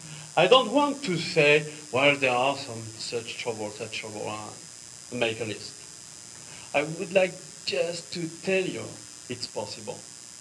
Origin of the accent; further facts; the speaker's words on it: France; accent: French; English is a second language; My English is very French, so now you know it.